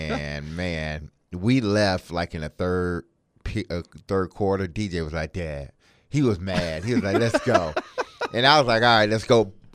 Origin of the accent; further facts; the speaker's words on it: Midwest, United States; being a Northerner or a Midwest guy, whatever you want to call it.